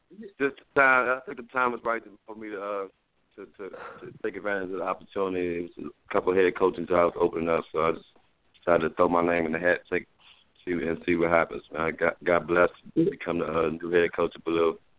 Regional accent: Washington, District of Columbia, United States; I'm a Washingtonian native. Man. I grew up around Lake Heights, Washington, D.C.

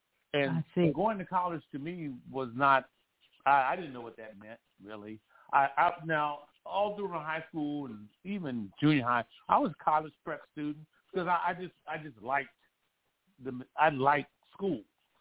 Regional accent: Frederick, Maryland, United States; born there; No, I was born in Frederick, Maryland, which is

